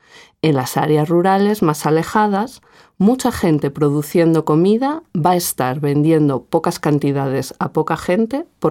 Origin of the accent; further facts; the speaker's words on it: Barcelona, Catalonia, Spain; now in Madrid, Spain; Pues soy de Barcelona y vivo en Madrid